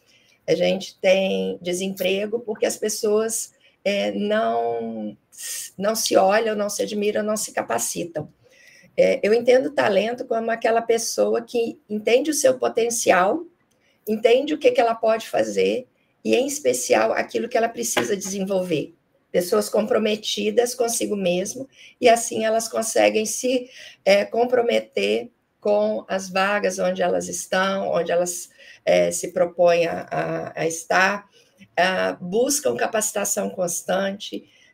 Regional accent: Juiz de Fora, Minas Gerais, Brazil; 55 anos, mas a minha voz ainda tem algum tom de 40. E sou de Juiz de Fora, esquina do Rio, como o pessoal gosta de brincar. Tenho um baita orgulho de ser mineira.

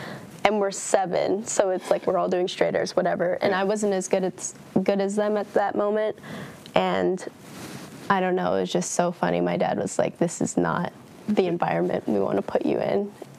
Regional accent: San Clemente, California, United States; I'm from San Clemente.

